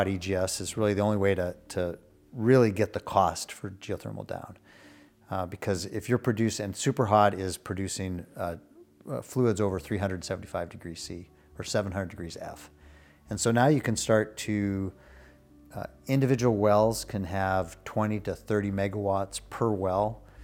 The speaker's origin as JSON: {"language": "English", "region": "Montana", "country": "United States", "tie": "born or raised there", "said": "So I grew up in Montana, hiking and climbing in Glacier Park."}